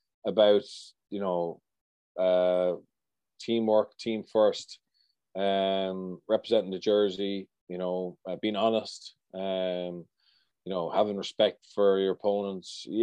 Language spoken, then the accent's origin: English; Leinster, Ireland; my home province, which is Leinster, which I'm from Leinster.